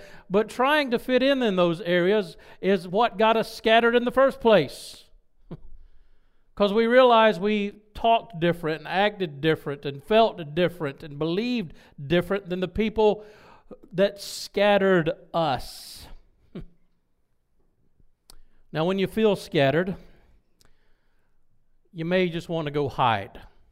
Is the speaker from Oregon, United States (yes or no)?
no; South Carolina, United States; now in New York, United States; Then I tell them, "No, I'm from the South." The thing is, when I go back down to South Carolina for a visit to visit my family, they look at me strange now